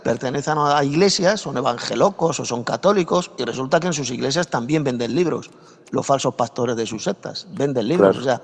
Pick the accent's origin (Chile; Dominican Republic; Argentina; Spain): Spain; Yo soy español.